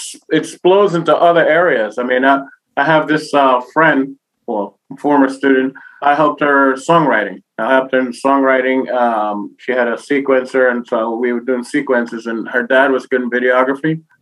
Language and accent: English; New York, United States; I'm Boricua from New York.